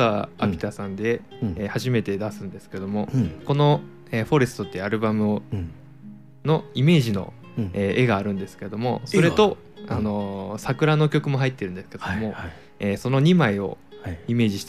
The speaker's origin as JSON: {"language": "Japanese", "town": "Gero", "region": "Gifu", "country": "Japan", "said": "また岐阜県の下呂市の出身なんですけど"}